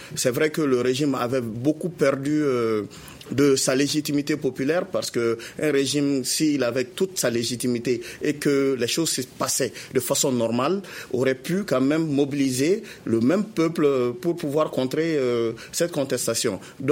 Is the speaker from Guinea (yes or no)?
no; Mali; nous sommes tous des Maliens